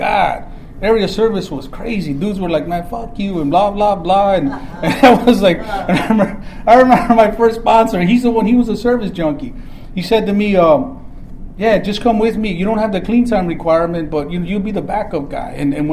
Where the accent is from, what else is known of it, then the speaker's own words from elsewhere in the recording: Chicago, Illinois, United States; I'm from Chicago, Illinois. I don't know a single person on the East Coast, man.